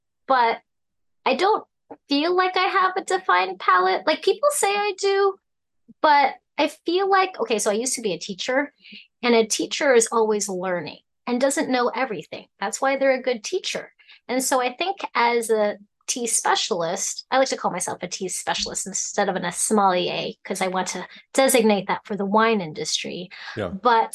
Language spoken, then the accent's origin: English; Alaska, United States; growing up in Alaska who didn't fit in my regular extended family, who mostly now lives in Southern California, because I was just so different culturally.